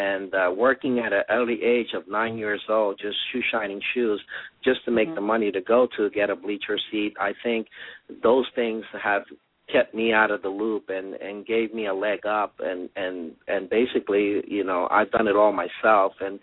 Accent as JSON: {"language": "English", "town": "New York City", "region": "New York", "country": "United States", "tie": "born or raised there", "said": "I was brought up in the South Bronx of New York City."}